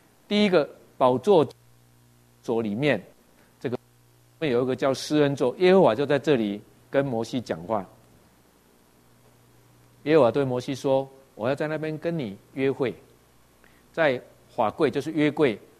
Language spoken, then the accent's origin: Chinese; Taiwan; 我是台湾人